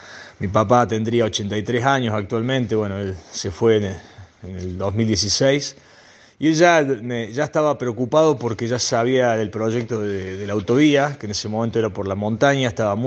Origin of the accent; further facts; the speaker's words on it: Cosquín, Córdoba, Argentina; yo soy nacido y criado en Cosquín. Bueno, con una relación muy cercana al río, a 2 cuadras viví hasta después de los 20 años en Cosquín, hasta los 22